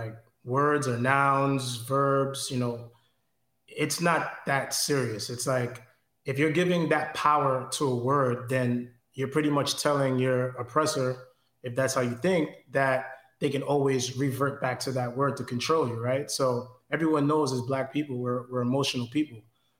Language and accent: English; New York, United States; Growing up in New York, we didn't really divide by color the way some places do in other states and other parts of America.